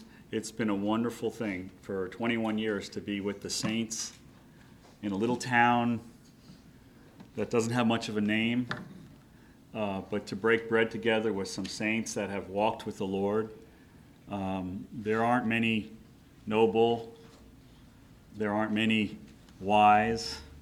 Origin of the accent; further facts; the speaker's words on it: New York, United States; now in Beaver Falls, United States; In fact, we moved to Beaver Falls. I'm from New York.